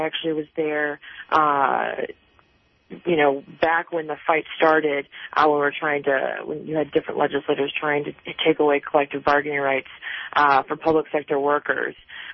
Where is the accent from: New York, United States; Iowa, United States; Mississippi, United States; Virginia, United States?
Mississippi, United States; No, I am originally from Mississippi.